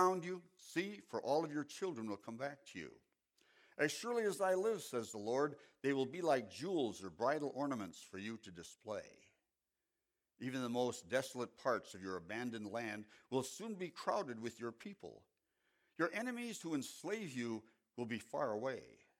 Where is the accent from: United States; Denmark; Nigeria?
United States; As an American, I'm concerned about surviving.